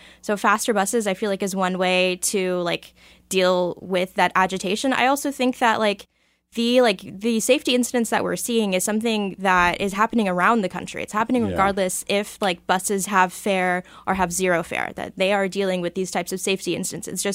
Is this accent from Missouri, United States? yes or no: yes; Kansas City, Missouri, United States; Like, so I grew up in Kansas City. Like, I grew up in the 5th District. I like went to Ruskin High School. I went to UMKC. I've like lived here for most of my life.